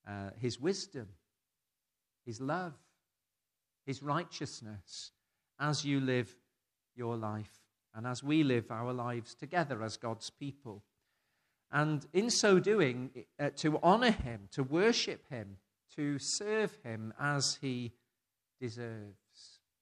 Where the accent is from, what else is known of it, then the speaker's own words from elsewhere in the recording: South West England, United Kingdom; For most of my childhood, I grew up in Somerset, and we lived quite near to Cheddar.